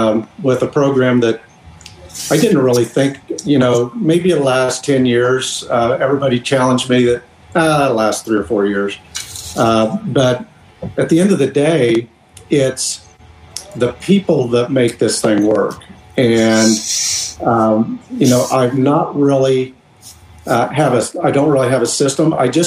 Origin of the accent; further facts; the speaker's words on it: Hays, Kansas, United States; And he owned a bear alignment garage in my hometown. And he took me under his wing, and I'd go to Indy every year as a kid. Vern Herman owned a shop in Hayes, Kansas.